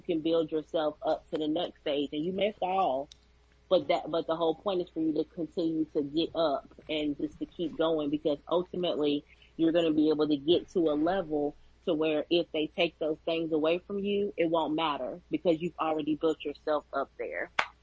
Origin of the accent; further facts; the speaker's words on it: Virginia, United States; I'm originally from Virginia, first generation college graduate, and then turned into become a lawyer.